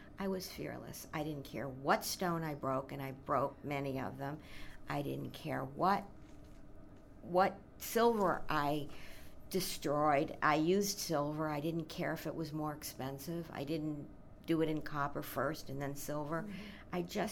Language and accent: English; Elmira, New York, United States; I have lived here for about 38 years. I grew up in Elmira, New York, a small town